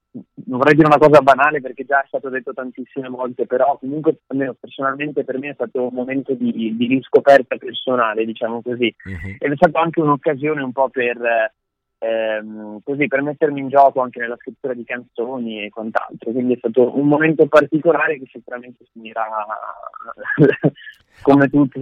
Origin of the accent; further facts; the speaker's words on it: Treviso, Veneto, Italy; perché comunque sono di Treviso e quindi soprattutto nella zona